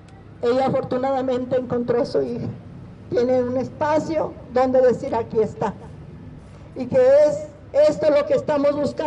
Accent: Mexico; nos quejábamos todos de la situación que estábamos viviendo como mexicanos

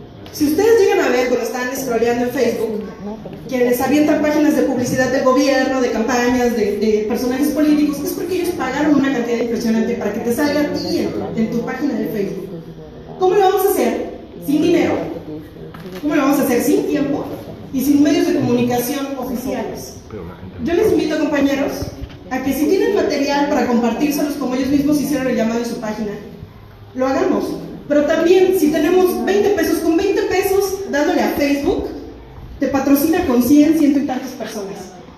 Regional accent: Cuautla, Morelos, Mexico; soy del colectivo El Zurdo, soy de Cuautla. Todavía estoy dentro de la zona afectada, como todos mis compañeros del colectivo.

